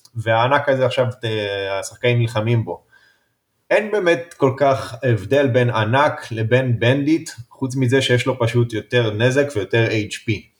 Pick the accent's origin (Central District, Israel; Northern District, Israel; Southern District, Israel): Southern District, Israel; Ashdod; moved away as an adult; במקור אני מאשדוד, עברתי לגור במרכז בשביל העבודה שלי